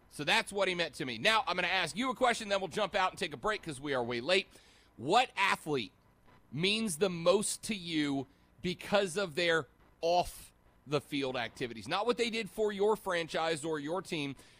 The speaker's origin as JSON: {"language": "English", "town": "New Orleans", "region": "Louisiana", "country": "United States", "tie": "born or raised there", "said": "to my hometown of New Orleans, Louisiana, to my home region of the entire Gulf Coast."}